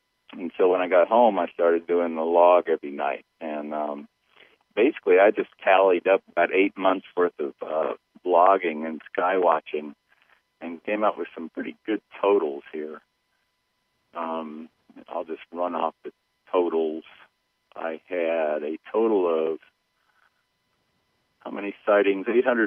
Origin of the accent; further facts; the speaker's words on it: the Ozarks, United States; I'm from the Ozark Mountains.